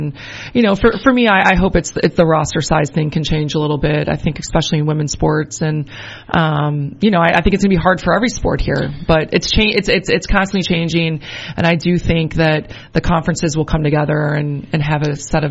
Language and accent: English; Chicago, Illinois, United States; I have a lot of family, and I grew up in Chicago, yep.